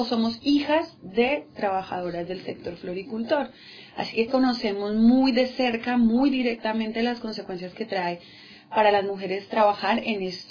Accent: Colombia; accent: Colombian; mi tonada que efectivamente no es argentina, es más colombiana

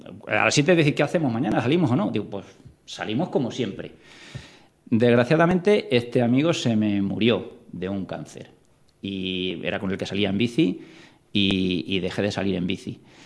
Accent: Leganés, Community of Madrid, Spain; somos de San Nicasio, del Instituto San Nicasio, del barrio de San Nicasio, y de Leganés.

